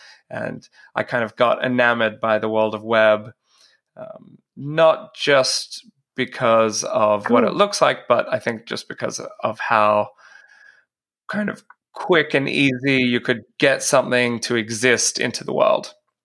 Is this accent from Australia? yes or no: yes; Australia; accent: Australian; now in United States; I'm an Australian developer, creative coder, something along those lines. I'm not much one for titles. I have been in the States for 8 years now, so my fantastic Australian accent has weirdly changed into a brutally stark American accent.